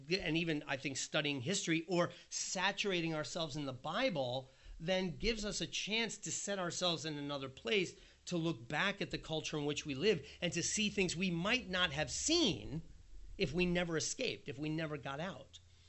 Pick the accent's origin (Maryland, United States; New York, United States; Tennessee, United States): New York, United States; New York City; I'm a New Yorker. I just live in New York. This is the culture I know.